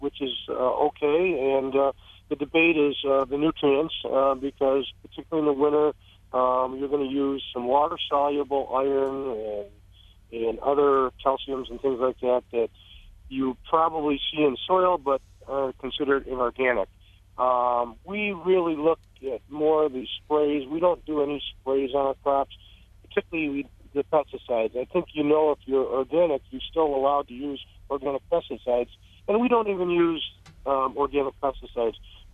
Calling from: Rochester, New York, United States; Well, I'm actually calling from the Rochester Public Market right now, where we just wrapped up our morning sale on Thursday mornings.

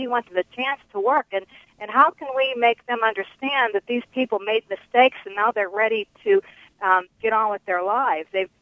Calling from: White Oak, Pennsylvania, United States; I'm calling from White Oak, Pennsylvania.

